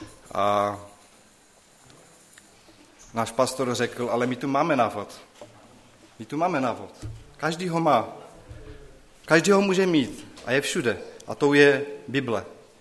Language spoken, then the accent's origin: Czech; Karviná, Moravian-Silesian Region, Czechia; Já jsem z Karviné, máme sbor Církve bratrské